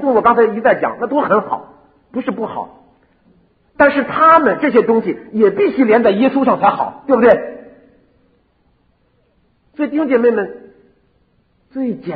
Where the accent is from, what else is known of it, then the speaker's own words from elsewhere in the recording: China; 但是我们中国人还了得，你杀我没杀死，我又活过来了啊！